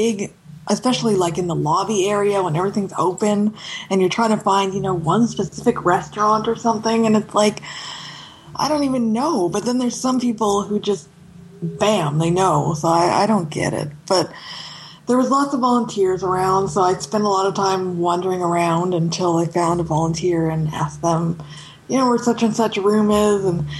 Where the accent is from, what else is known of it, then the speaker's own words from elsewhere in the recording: Canada; And I'm from Canada, so I was trying not to use my data connection because of roaming charges.